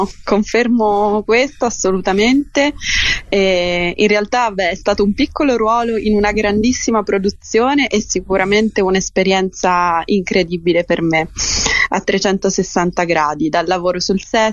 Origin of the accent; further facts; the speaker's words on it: Palermo, Sicily, Italy; Ho iniziato sì con il teatro sin da bambina, e a Palermo, perché sono siciliana, sono di Palermo